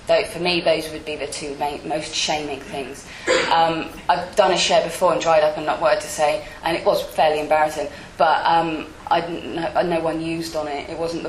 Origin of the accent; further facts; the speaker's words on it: Weymouth, South West England, United Kingdom; I'm from Weymouth in Dorset. It's a little seaside town. And I moved away.